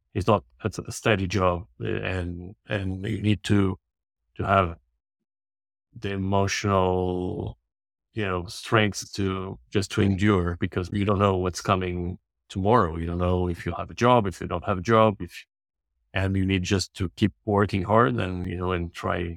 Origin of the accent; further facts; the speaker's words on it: Madeira, Portugal; moved away as an adult; now in Lisbon, Portugal; I'm originally from Madeira Island. I started sailing. I was 9 years old, so quite young. And then when I was 18, I moved to the mainland to study engineering here in Lisbon.